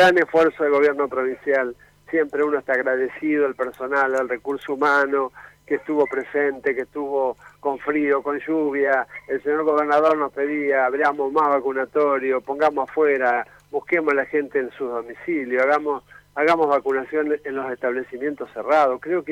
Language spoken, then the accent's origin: Spanish; Santa Fe, Argentina; cómo somos los santafesinos, los argentinos